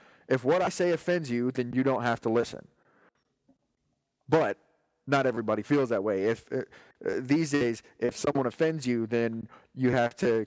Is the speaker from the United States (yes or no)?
yes; United States; And it surprises the shit out of me as an American, where a lot of blind patriots are like, America, fuck yeah!